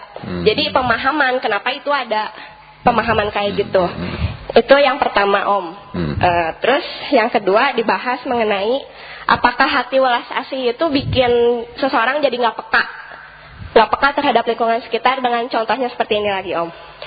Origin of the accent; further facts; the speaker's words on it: Bandung, West Java, Indonesia; now in Jakarta, Indonesia; pengalaman saya dari Bandung pindah ke Jakarta untuk bekerja.